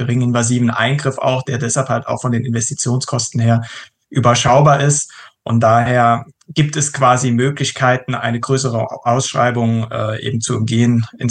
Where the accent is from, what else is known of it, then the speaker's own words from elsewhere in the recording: Saarbrücken, Saarland, Germany; Ich bin 31 Jahre alt, geboren und aufgewachsen in Saarbrücken und habe auch bei uns an der Universität in Saarbrücken nach meiner Ausbildung studiert.